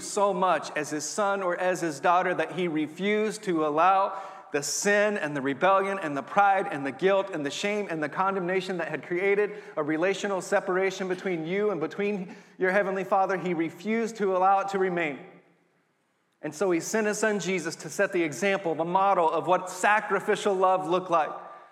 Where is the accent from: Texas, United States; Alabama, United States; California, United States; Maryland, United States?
Texas, United States; My Dallas Cowboys, come on, I'm from Texas, don't hold it against me, are undefeated.